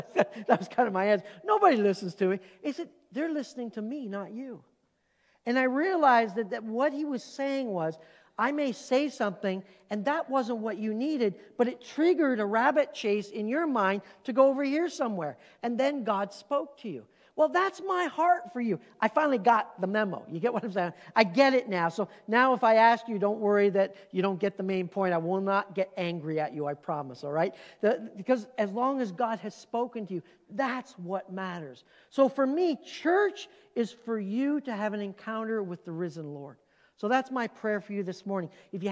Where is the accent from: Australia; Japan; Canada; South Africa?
Canada; now in United States; Since the mid-80s, I've been a part of church life in two different countries. I grew up as a Canadian in Canada.